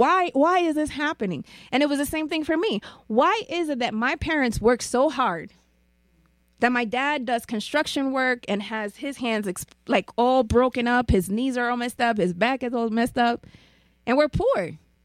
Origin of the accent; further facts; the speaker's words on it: South Bronx, New York, United States; born there; I was born in the poorest congressional district in the United States. I was born in the South Bronx.